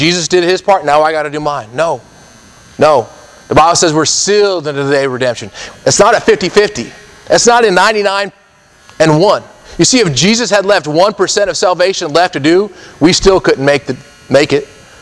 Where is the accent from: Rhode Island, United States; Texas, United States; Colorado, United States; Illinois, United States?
Colorado, United States; We shovel the, because we're growing up in Colorado, we shovel the snow off the sidewalks.